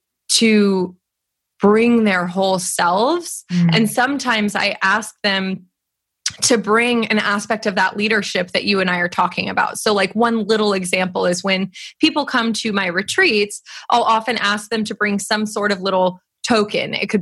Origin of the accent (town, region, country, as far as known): California, United States; born or raised there